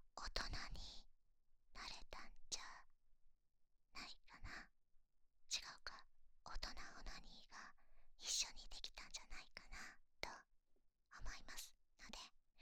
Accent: Kyushu, Japan; 九州出身なんですけど、なんか、それの方言、あ、お腹鳴っとる。それの方言の作品っていうのが自分であんま出しとらんくて

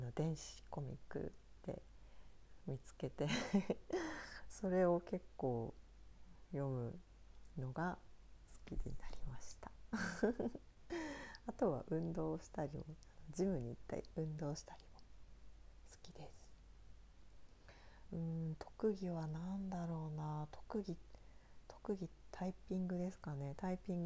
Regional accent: Tohoku, Japan; 本名です。出身は東北です。そうですね、色白って言われます。

